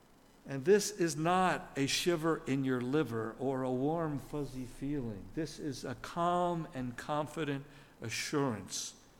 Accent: New Jersey, United States; Now, I have a confession to make before I answer to the question. I'm from New Jersey.

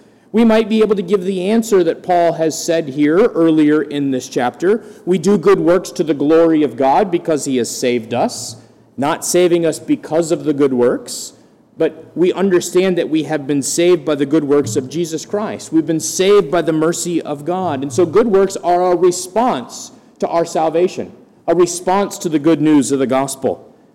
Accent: Green Bay, Wisconsin, United States; I grew up in Green Bay. My parents live in Green Bay. My in-laws live in Green Bay.

